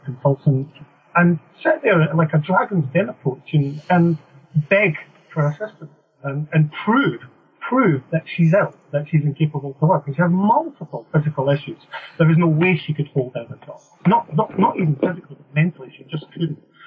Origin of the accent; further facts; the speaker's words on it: England, United Kingdom; now in Scotland; I mean, I'm actually English. I'll squint that one just now, but I'm a naturalised Scot.